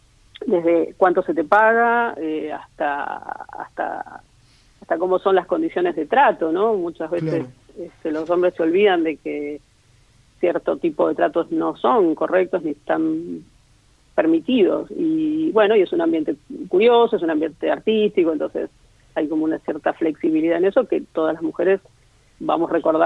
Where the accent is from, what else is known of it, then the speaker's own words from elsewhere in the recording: Santa Fe, Argentina; Así es, soy santafesina.